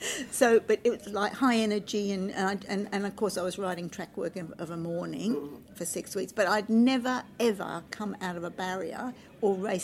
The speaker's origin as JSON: {"language": "English", "region": "Queensland", "country": "Australia", "said": "because I came from Queensland, so I went back to Queensland"}